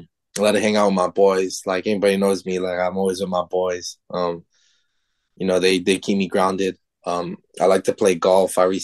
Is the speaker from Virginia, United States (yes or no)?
no; Kalaheo, Hawaii, United States; I'm from Kalaeo, Kauai, man. Like, I'm not supposed to be here.